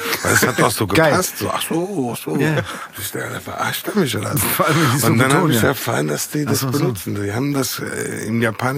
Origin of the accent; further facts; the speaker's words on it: Frankfurt, Hesse, Germany; Ja, ich bin im Markus Krankenhaus geboren worden. Ich bin Frankfurter Bub. Erst in Bockenheim und dann in Bornheim gelebt.